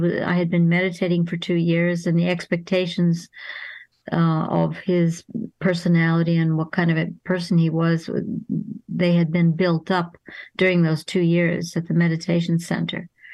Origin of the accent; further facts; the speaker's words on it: Massachusetts, United States; Well, I grew up in the States in Western Massachusetts and about an hour's drive from Boston, and I went to university in Boston, an art school.